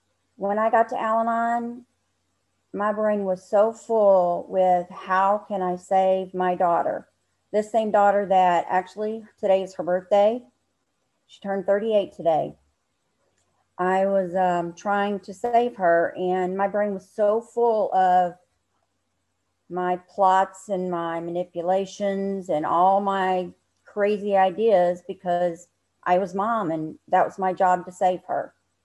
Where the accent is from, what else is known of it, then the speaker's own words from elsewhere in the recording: Michigan, United States; Hi everyone … I'm from Michigan.